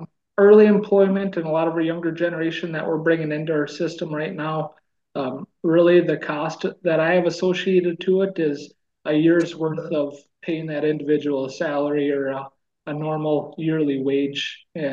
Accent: Minnesota, United States; Yeah, so I'm born and raised in West Central Minnesota. So where I am today, up in Belgrade, is kind of a move back home for me.

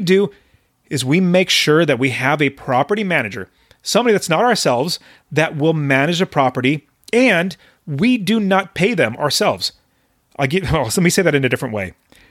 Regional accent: West Coast, United States; I mean, I grew up on the West Coast.

